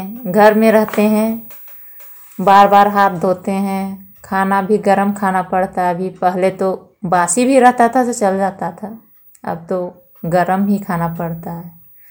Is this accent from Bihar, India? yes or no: no; Jharkhand, India; मैं नावाड़ी प्रखंड की रहने वाली हूँ। गांव का नाम गुंजरडी है। बोकारो जिला की हूँ।